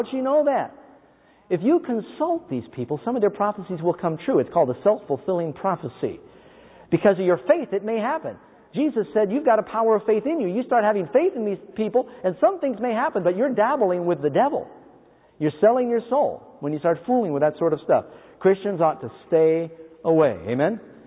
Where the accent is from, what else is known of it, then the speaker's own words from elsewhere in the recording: New York City, New York, United States; Do you know my mother, I grew up in New York City, all of her friends were into astrology.